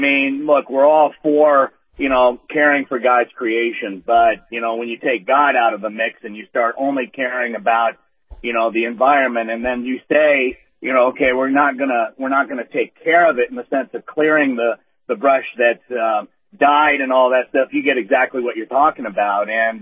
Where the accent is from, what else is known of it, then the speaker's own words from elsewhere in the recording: New Hampshire, United States; growing up in New Hampshire, you know, it was one of these situations where we had all the snow, we had all the ice